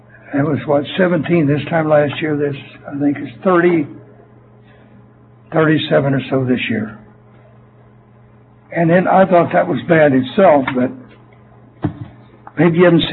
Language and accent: English; Canada; I'm from Canada.